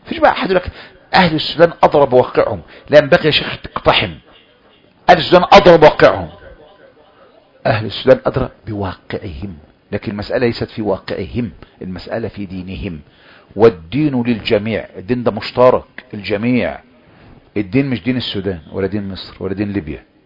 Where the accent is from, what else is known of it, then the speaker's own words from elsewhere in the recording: Palestine; زي عندنا في فلسطين حاكم مين؟